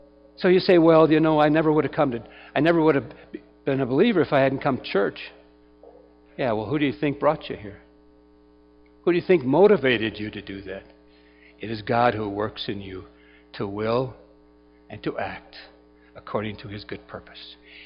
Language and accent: English; Tennessee, United States; I'm from Tennessee. I know about that too.